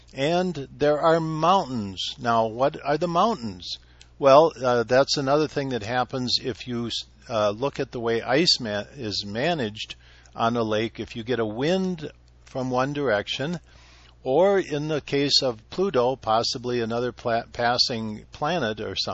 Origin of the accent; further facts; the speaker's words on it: Minnesota, United States; Now, I grew up in Minnesota, haven't really been there for a while, but as a kid, I saw the lakes freeze, I saw them thaw